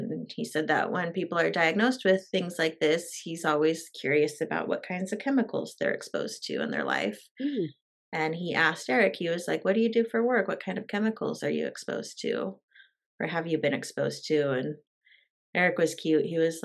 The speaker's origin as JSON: {"language": "English", "town": "Eugene", "region": "Oregon", "country": "United States", "tie": "born or raised there", "said": "I grew up in North Eugene, and I just remember, like, smelling it anytime I went to West Eugene"}